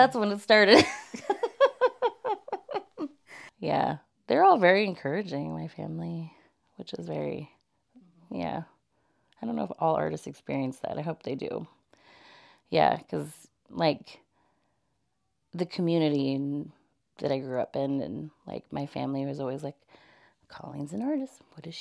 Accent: Fort Yukon, Alaska, United States; And I told like all these, my cousins, because I grew up in Fort Yukon.

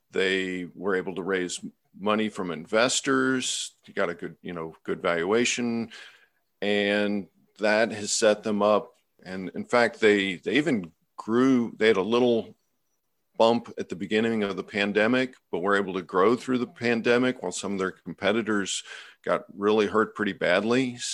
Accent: Cincinnati, Ohio, United States; he was from my hometown of Cincinnati.

